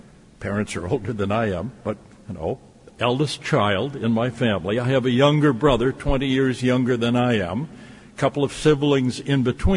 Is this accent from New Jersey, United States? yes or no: no; Racine, Wisconsin, United States; down in Racine, my hometown